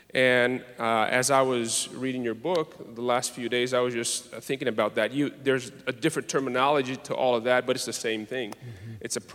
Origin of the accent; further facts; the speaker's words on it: Brazil; I'm from Brazil. My dad is a pastor.